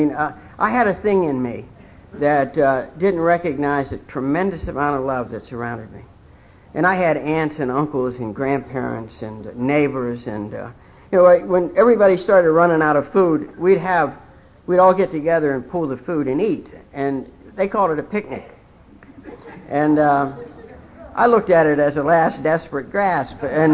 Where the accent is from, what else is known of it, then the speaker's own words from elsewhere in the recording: Ohio, United States; born there; But I was born in Ohio. I'm the second child and the eldest son in a family of 11 children. I'm Irish.